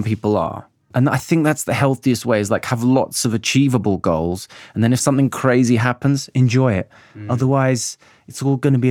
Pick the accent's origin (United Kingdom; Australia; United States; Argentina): United Kingdom; Birmingham, West Midlands; So I grew up in Birmingham And I grew up in Handsworth Wood. I don't know if you're familiar with that neighborhood. 0121, baby.